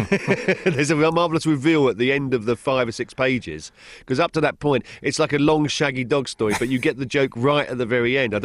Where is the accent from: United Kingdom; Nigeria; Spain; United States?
United Kingdom; England; as an Englishman living in England